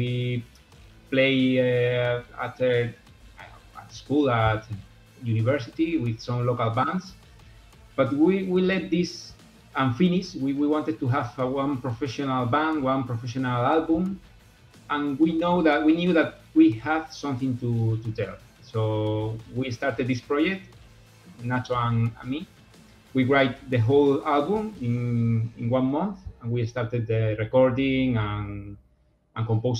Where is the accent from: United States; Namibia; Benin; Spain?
Spain; Region of Murcia; in Spanish was a historical figure from the southeast of Spain, where we are from Murcia.